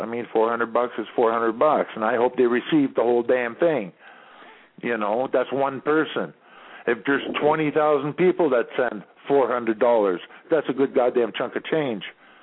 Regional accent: Canada; I'm a Canadian

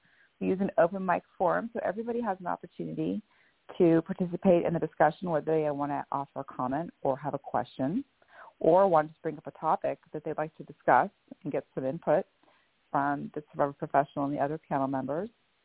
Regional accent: Bellevue, Washington, United States; I am from Bellevue, Washington.

